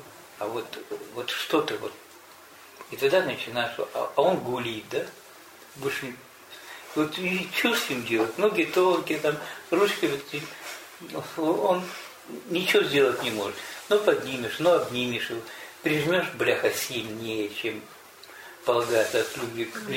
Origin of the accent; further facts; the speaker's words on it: Russia; first language Tatar; Russian is a second language; Пардон, да, я татарин. Я знаю, что я не славянин, да? Но я татарин, ну, предположим.